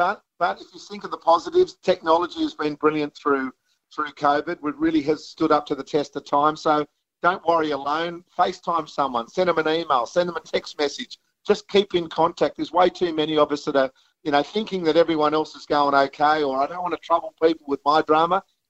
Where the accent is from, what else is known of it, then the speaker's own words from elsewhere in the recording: Australia; The number one way to die now as an Australian male is suicide at age between 15 and 44. There's too many of us at the moment warring alone.